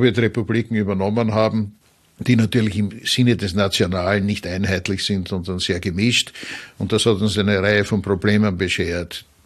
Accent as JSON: {"language": "German", "region": "Vienna", "country": "Austria", "said": "als Wiener aus der Stadt des Sigmund Freud"}